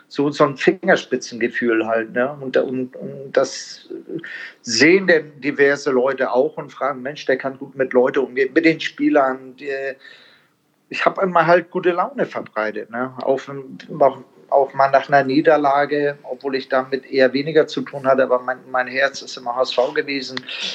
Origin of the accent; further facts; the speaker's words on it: Italy; ich bin ja auch ein Italiener